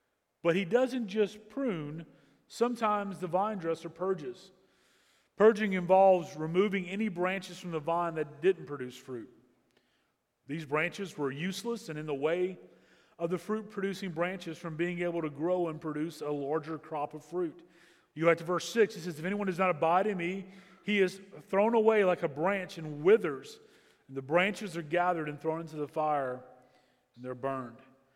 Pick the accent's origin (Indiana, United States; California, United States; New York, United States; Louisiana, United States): Louisiana, United States; Now, I grew up in Southwest Louisiana. I grew up in the Cajun part of the state to two wonderful parents. And my mom was this really short Cajun lady.